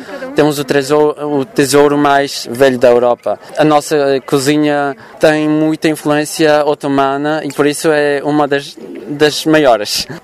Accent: Bulgaria; não digo isso porque sou da Bulgária

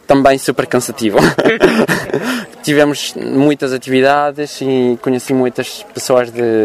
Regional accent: Bulgaria; não digo isso porque sou da Bulgária

